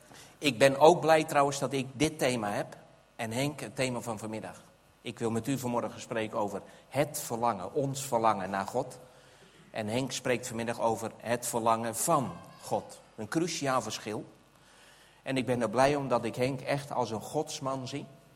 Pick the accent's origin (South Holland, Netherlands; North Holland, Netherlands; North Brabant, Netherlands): South Holland, Netherlands; ik kom uit de Alblasserwaard, als u weet waar dat ligt. Een deel van de Bijbelbelt en wij hebben echt een harde A.